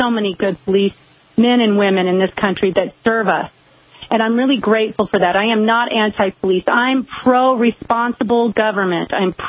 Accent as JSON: {"language": "English", "country": "United States", "said": "And then when we as a patriot or we as a American citizen is standing up and defending our rights, they need to understand what that means"}